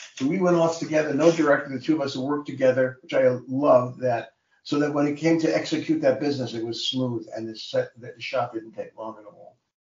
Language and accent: English; Bronx, New York, United States; No, I grew up in the Bronx.